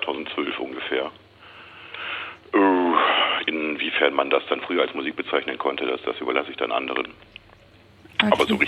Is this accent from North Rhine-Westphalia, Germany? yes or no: yes; Cologne, North Rhine-Westphalia, Germany; ich könnte jetzt die plakative Antwort bringen, ich bin Kölner.